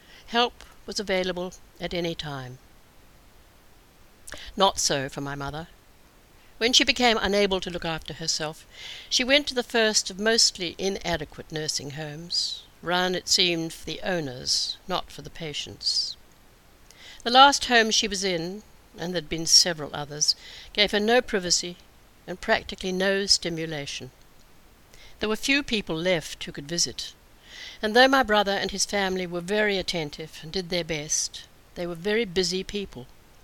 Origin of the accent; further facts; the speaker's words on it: New Zealand; I was away from New Zealand for 7 years, and may never have returned at all if she hadn't become very frail. When I came back, my mother was still living in her comfortable flat in Christchurch.